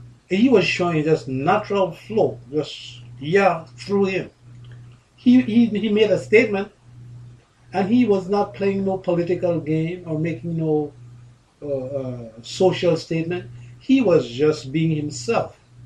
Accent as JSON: {"language": "English", "country": "Belize", "tie": "born or raised there", "said": "listeners know I grew up in Belize."}